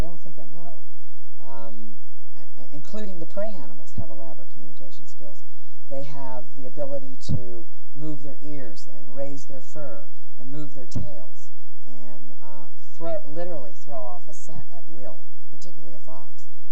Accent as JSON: {"language": "English", "town": "Hanover", "region": "Pennsylvania", "country": "United States", "tie": "born there", "said": "I was actually born almost on the Mason-Dixon line. I was born in Hanover, Pennsylvania."}